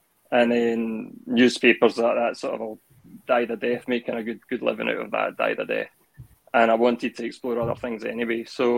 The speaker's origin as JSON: {"language": "English", "town": "Glasgow", "region": "Scotland", "country": "United Kingdom", "said": "I'm a photographer. I'm from Glasgow."}